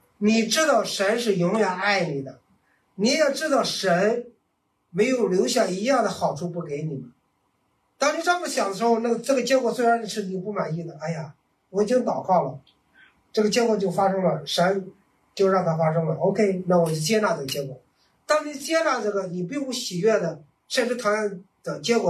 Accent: China; 你可以做我们喝的，我们中国人喝茶的壶

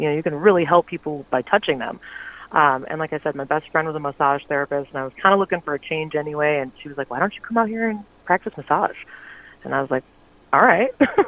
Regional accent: Detroit, Michigan, United States; moved away as an adult; now in California, United States; I'm originally from Detroit area of Michigan. And I moved to California in 2014

